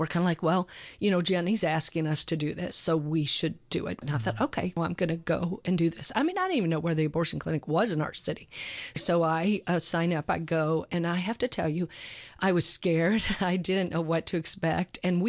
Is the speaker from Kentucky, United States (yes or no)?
yes; Louisville, Kentucky, United States; So I'm from Louisville, Kentucky, and we had Christ Renews His Parish there.